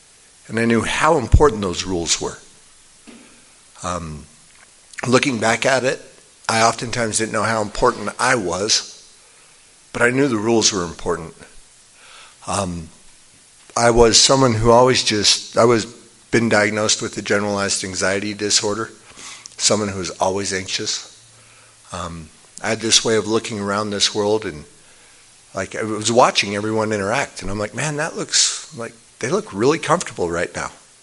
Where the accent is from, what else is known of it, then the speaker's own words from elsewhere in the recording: Farmington, United States; So in a general way, I was raised mostly in Farmington, oldest of six kids.